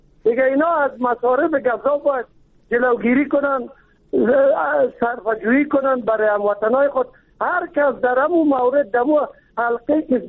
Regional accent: Kabul, Afghanistan; ما چون خود از کابل هستیم

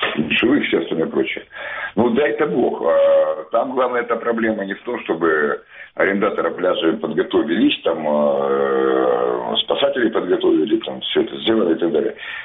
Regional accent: Feodosia, Crimea, Ukraine; Я вырос в Феодосии на море.

